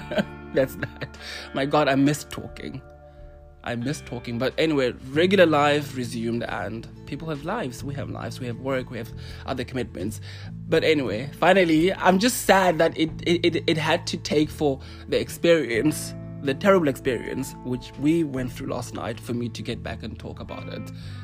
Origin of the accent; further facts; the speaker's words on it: South Africa; Yeah, I just said that I'm from Asia, but you know I'm from South Africa.